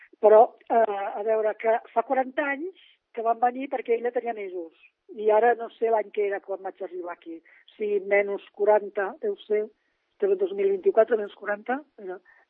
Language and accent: Catalan; Barcelona, Catalonia, Spain; now in Valldoreix, Spain; jo soc de Barcelona, sempre vaig néixer a Barcelona, a les Rambles, cantonada que era l'hospital, i després, quan em vaig casar i venia els nanos, vivíem al Paral·lel i al Poble Sec.